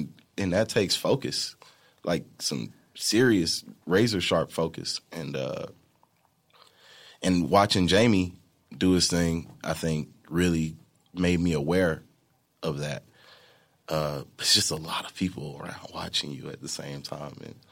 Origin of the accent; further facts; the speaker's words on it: St. Louis, Missouri, United States; I'm a dude from St. Louis, Missouri